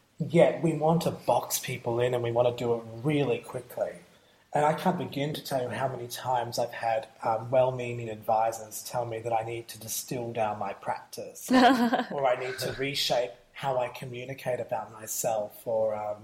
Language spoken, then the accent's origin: English; Ballarat, Victoria, Australia; And so I come from Ballarat